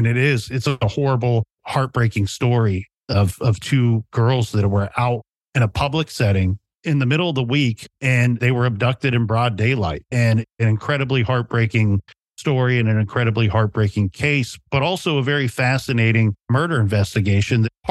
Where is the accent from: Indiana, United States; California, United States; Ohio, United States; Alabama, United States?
Ohio, United States; I didn't grow up in this area. I grew up in Ohio.